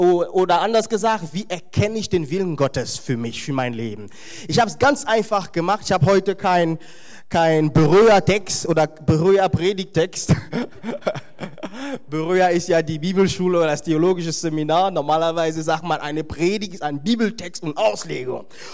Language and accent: German; Brensbach, Hesse, Germany; Ich komme aus der Nähe von Frankfurt. Das ist in Odenwald, in Brenzbach, für die, die sich dann auskennen.